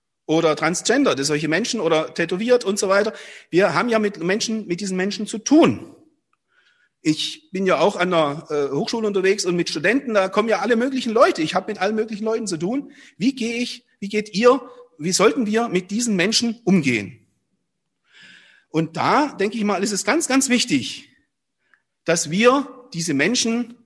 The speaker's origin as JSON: {"language": "German", "region": "Southern Germany", "country": "Germany", "said": "ich komme ja aus dem Süden Deutschlands und habe da eigentlich nie irgendwo Schwierigkeiten gehabt mit dem Glauben"}